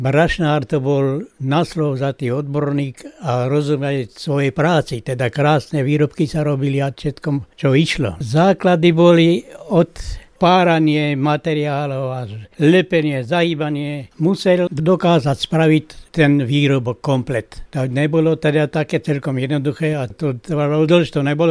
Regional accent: Bučany, Trnava Region, Slovakia; pochádzam z Bučana. Niekoľko rokov som z Bučan dochádzal do Trnavy.

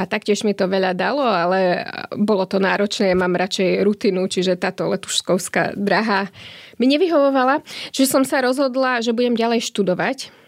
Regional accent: Senica, Trnava Region, Slovakia; pochádzam zo Senice, mám 40 rokov a na strednú školu som chodila na gymnázium Ladislava Novomestského v Senici.

